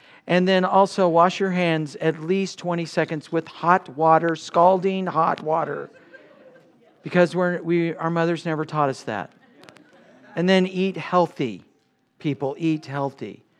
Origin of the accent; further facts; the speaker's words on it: Kansas, United States; I said, hey, I'm from Kansas. We don't have masks there.